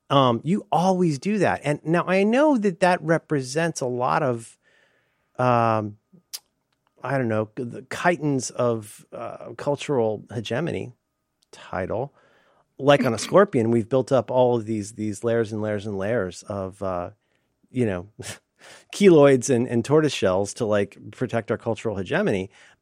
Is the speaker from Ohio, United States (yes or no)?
yes; Cincinnati, Ohio, United States; I was raised in Cincinnati, Ohio, born 1966.